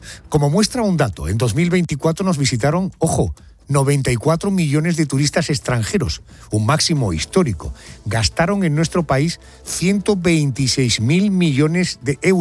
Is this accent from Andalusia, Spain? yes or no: yes; Málaga, Andalusia, Spain; Piense que yo le hablo desde Málaga, soy andaluz.